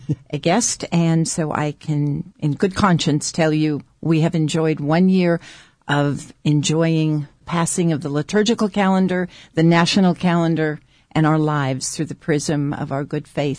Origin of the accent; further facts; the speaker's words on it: Atlanta, Georgia, United States; from Atlanta